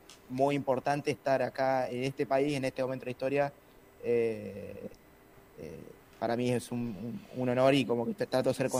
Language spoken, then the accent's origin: Spanish; Argentina; now in China; cada vez que yo digo que soy de Argentina